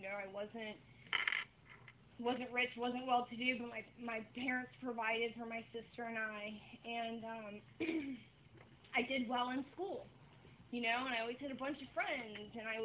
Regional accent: Lake Mary, Florida, United States; And I lived in Lake Mary. I grew up in Lake Mary, and I was 14 years old

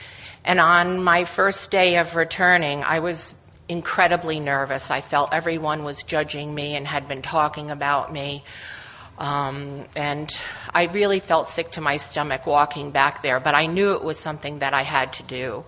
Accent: Hudson, New York, United States; I am an alcoholic. I am from Hudson, New York.

